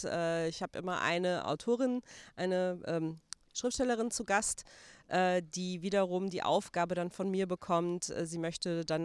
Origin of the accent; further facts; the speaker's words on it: North Rhine-Westphalia, Germany; Ich bin im Ruhrgebiet geboren, ich bin im Ruhrgebiet groß geworden.